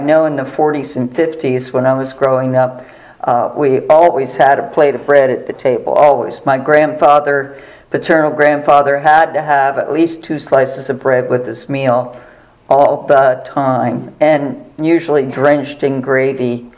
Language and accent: English; West Chester, Pennsylvania, United States; I was raised in Westchester, Pennsylvania, and there was an Italian bread bakery there. We had quite a large population of Italians in that community